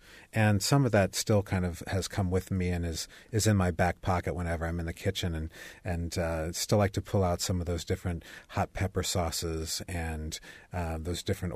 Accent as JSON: {"language": "English", "region": "Indiana", "country": "United States", "tie": "born or raised there", "said": "When I was growing up in Indiana, there were still old gravel roads that we would drive down."}